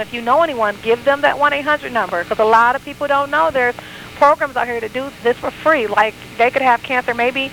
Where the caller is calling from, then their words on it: Dearborn, Michigan, United States; but I am calling you from Dearborn, Michigan.